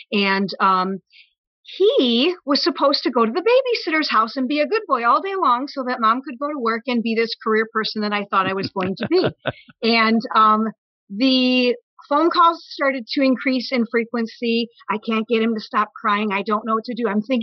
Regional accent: Bloomingdale, Illinois, United States; now in Northwest Indiana, United States; So growing up in Illinois, spent most of my time in the suburban Chicagoland suburbs, and again, grew up in Bloomingdale, and then went to college out in Joliet.

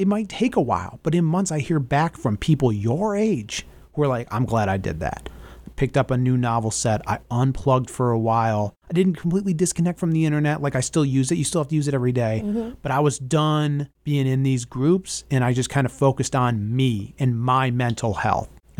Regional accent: East Coast, United States; When I was growing up on the East Coast as a kid, there was a program that showed, like a flash that showed at 10 p.m.

